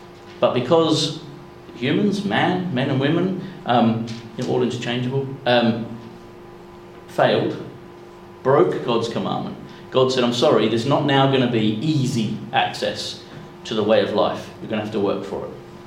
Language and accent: English; Australia; I come from Australia